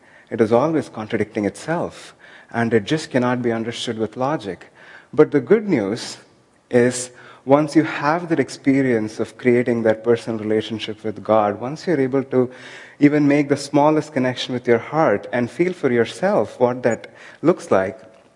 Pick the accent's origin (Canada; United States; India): India; growing up in India